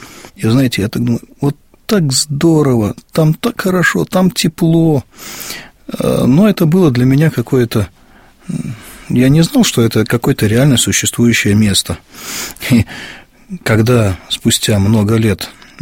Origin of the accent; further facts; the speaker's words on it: Volzhsk, Mari El, Russia; И вот мое раннее детство прошло на Средней Волге. Родился в городе Волжск, республика Мариэл. Это 60 километров от Казани.